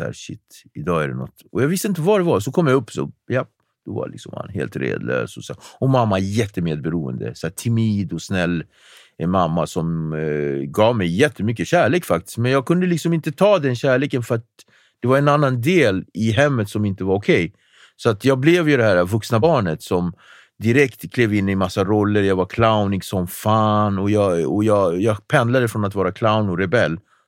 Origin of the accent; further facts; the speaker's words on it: Nacka, Stockholm County, Sweden; also born or lived in Cape Verde; Jag uppväxte i Nacka, jag kommer från Kapverdeöarna. Kom till Sverige 1979, 5 år gammal.